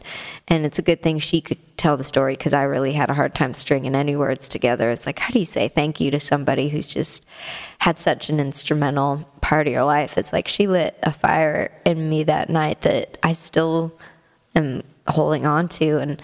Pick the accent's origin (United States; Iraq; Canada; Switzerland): Canada; she was coming to tour in Canada. The concert was 5 hours away from my hometown